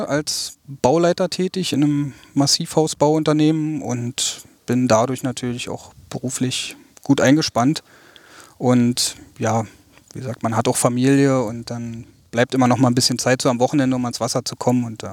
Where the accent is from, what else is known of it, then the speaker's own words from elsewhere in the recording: Berlin, Germany; born there; Genau, also ich komme aus Pankow, bin da geboren, wohne mittlerweile auch wieder in Pankow, bin immer mal wieder ein bisschen hin und her gezogen, so in Berlin und ja, jetzt mit Frau und Kind sind wir wieder in Pankow